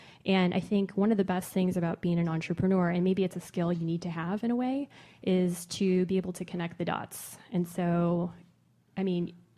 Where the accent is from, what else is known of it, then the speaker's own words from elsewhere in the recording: Lodi, California, United States; even from like a childhood experience of growing up in Lodi, California, a grape town, to sort of end up now, decades later, being a vintner.